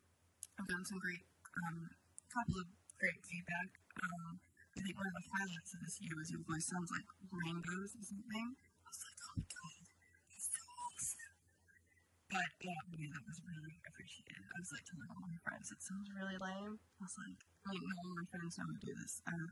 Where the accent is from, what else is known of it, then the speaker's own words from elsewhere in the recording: England, United Kingdom; No, I'm too English.